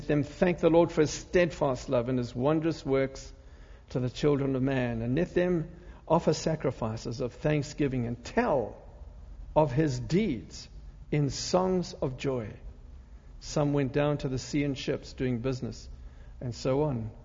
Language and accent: English; Zimbabwe; born there; I'm not South African. I'm not Zimbabwean. I was born in Zimbabwe.